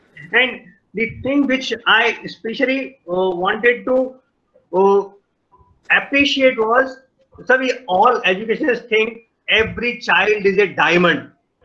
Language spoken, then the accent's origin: English; India; English is a second language; we as an Indian, I am very proud of you, sir.